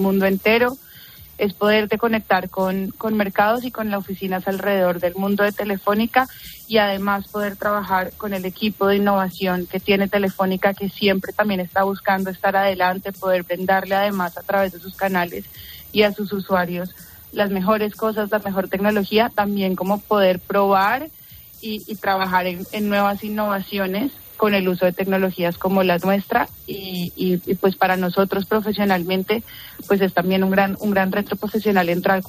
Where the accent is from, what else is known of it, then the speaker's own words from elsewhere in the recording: Bogotá, Colombia; De Bogotá.